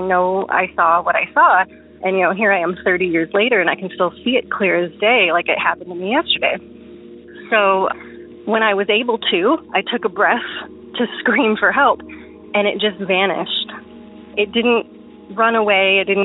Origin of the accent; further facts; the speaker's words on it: Michigan, United States; So this town that I grew up in was in Hillsdale County.